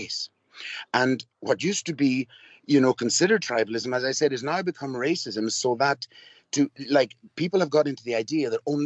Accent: Ireland; I grew up in Ireland in the 60s and 70s, and nationalism was everywhere.

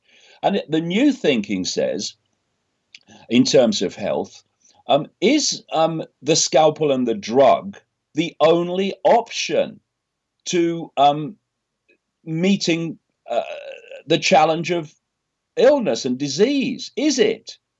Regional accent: Leicester, East Midlands, United Kingdom; I was brought up in Leicester in the 1950s and onwards in a Labour Party a family.

